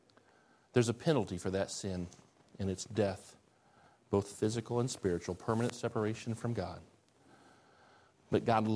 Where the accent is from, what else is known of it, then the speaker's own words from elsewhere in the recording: Midwest, United States; I'm sorry, I'm from the Midwest.